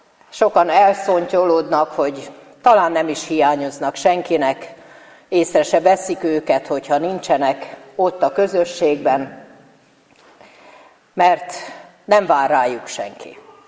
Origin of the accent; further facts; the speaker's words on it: Tahitótfalu, Pest, Hungary; Aki itt élek, Tahit Ótfaluban, itt születtem, talán már az ükapám, ükanyám is itt született.